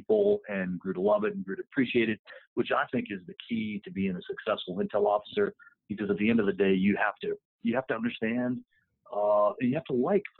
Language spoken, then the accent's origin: English; Boston, Massachusetts, United States; I grew up in Boston, so you're already getting really personal. I was a white Irish Catholic kid from Boston